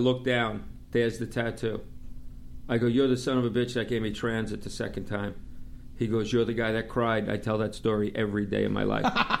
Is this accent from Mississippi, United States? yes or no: no; Long Island, New York, United States; So here I was at 21 years old standing in the subway. I'm from Long Island.